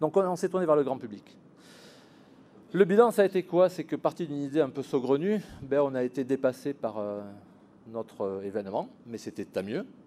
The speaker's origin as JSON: {"language": "French", "country": "France", "said": "Même si on est français, on n'a pas peur de parler business."}